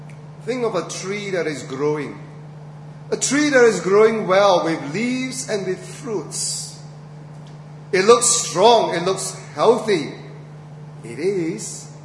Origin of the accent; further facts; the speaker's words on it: Singapore; I'm a Singaporean, you know. I complain.